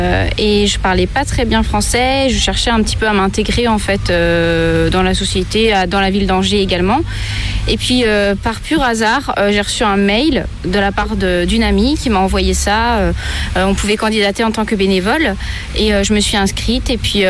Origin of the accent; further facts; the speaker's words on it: Finland; also born or lived in Algeria; je suis née en Finlande, j'ai vécu une très grande partie de ma vie en Finlande, ensuite j'ai été vivre un petit peu en Algérie. Il faut savoir que ma mère est finlandaise et mon père est algérien.